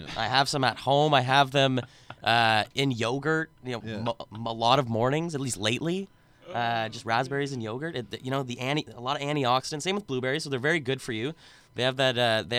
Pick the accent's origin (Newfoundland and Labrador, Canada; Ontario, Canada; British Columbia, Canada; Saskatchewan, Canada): Ontario, Canada; I look at a team like my hometown team, Sens.